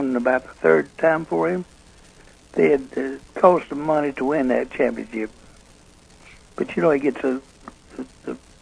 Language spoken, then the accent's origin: English; Carolina, United States; I was raised in Carolina, so.